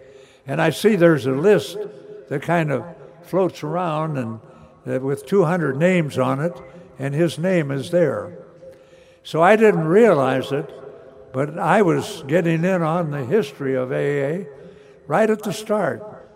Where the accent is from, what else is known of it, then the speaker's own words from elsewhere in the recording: Nebraska, United States; But anyway, I look back on growing up in Nebraska, and I used to kind of blame Nebraska for my troubles.